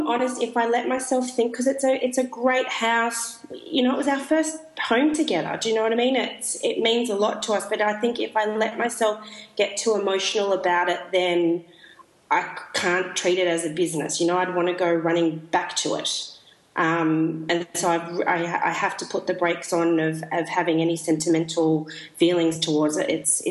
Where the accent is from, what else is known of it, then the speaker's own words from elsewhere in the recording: Sydney, New South Wales, Australia; now in Melbourne, Australia; So we are both from Sydney, and at the time before my parents moved outside of Sydney, we grew up sort of 10, 15 minutes apart, so really, really close.